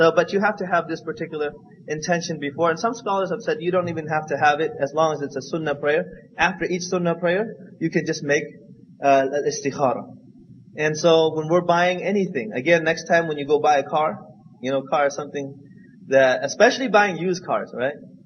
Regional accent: United States; And you know, growing up in America, and you're gonna go to Cambodia.

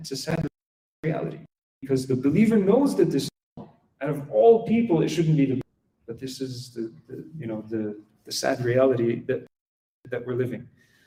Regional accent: Quebec, Canada; And I remember growing up in Quebec

